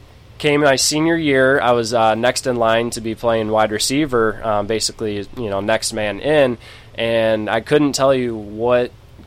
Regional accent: Morris, Illinois, United States; So I am a Illinois raised boy. So I'm from Morris, Illinois, about 45 minutes southwest of Chicago off of I-80.

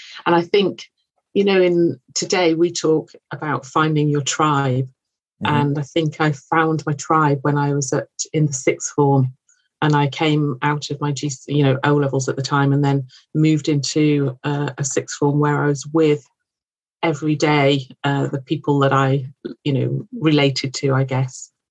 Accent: North West England, United Kingdom; I grew up in Lancashire. I was born in Lancashire. And I grew up partly in Lancashire, and then we moved around as a family because my dad was an engineer for Pilkington's, the glass company.

